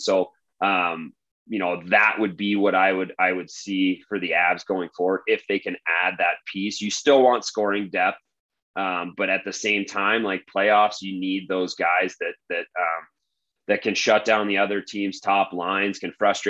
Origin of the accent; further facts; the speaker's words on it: Indiana, United States; I'm from Indiana.